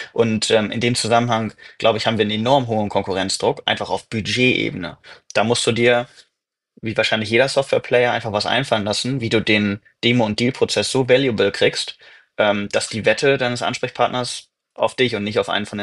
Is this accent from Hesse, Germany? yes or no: no; Bielefeld, North Rhine-Westphalia, Germany; würde ich meine Heimatstadt Bielefeld nehmen.